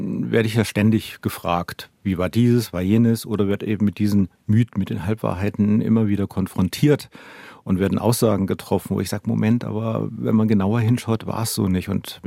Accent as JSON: {"language": "German", "town": "Bonn", "region": "North Rhine-Westphalia", "country": "Germany", "said": "ich komme ja aus dem Wittelsbacher Land. Ich bin Rheinländer, aber aus Bad Godesberg, aus Bonn."}